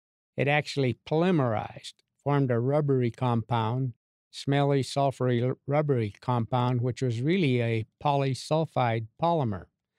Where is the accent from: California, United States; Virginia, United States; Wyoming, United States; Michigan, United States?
Wyoming, United States; Cody; born there; also born or lived in Montana; Well, I'm actually feel like I'm a native from Montana, but I actually was born in Cody, Wyoming, where Buffalo Bill was, in the latter part of the Great Depression, 1937.